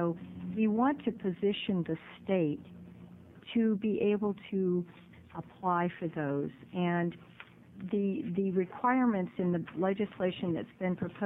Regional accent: Eugene, Oregon, United States; And I'm from Eugene, Oregon.

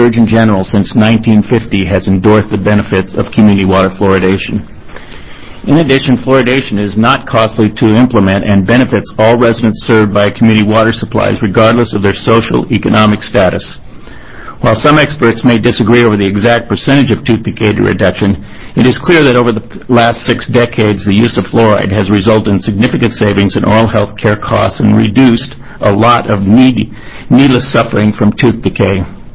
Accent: Corvallis, Oregon, United States; I'm familiar with fluoride for many years because I grew up in Corvallis that has fluoridated their water for many years.

